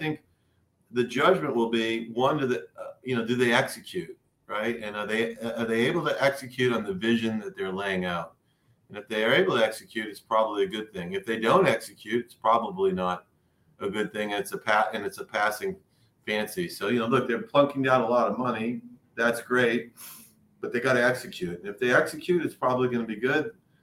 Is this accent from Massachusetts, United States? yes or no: yes; Boston, Massachusetts, United States; I grew up in Boston, so the Red Sox didn't, their socks weren't even red.